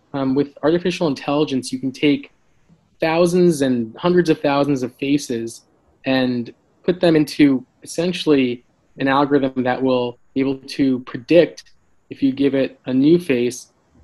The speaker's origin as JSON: {"language": "English", "region": "New Jersey", "country": "United States", "tie": "born or raised there", "said": "I came from an engineering background growing up in New Jersey."}